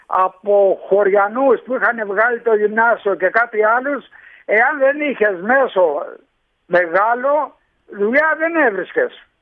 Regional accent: Crete, Greece; Είμαι από ένα χωριό της Κρήτης, από τον ομό Ρεθύμνης, Ορισίδιος, πολύ Ορισίδιος. Το χωριό μου ασχολούταν μόνο με κτηνοτροφία

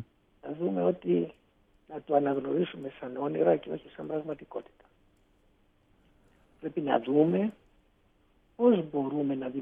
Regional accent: Cyprus; σας ανέφερα πώς εξελίχθηκε η πόλη μου, mm-hmm. έτσι εξελίχθηκε όλη η Κύπρος

